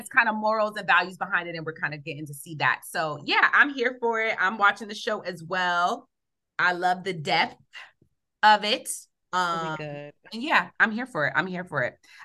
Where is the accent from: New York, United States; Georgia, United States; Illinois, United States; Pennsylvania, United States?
New York, United States; especially with the New York couples, like because I'm from New York